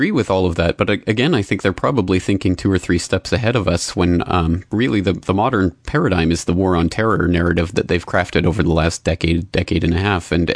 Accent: Canada; And myself, I'm a Canadian citizen

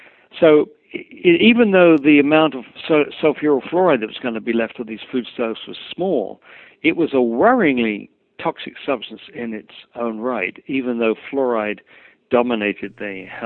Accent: England, United Kingdom; It is the most depressing thing for me as an English born in England

